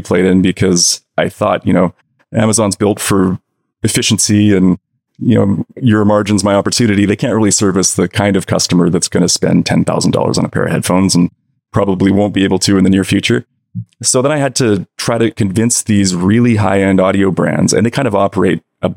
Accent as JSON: {"language": "English", "region": "British Columbia", "country": "Canada", "said": "I'm Canadian. I live in Vancouver, technically."}